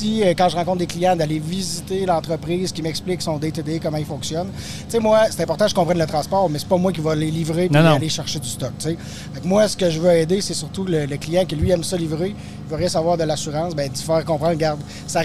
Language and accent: French; Quebec, Canada; Moi, je suis de la Rive-Sud.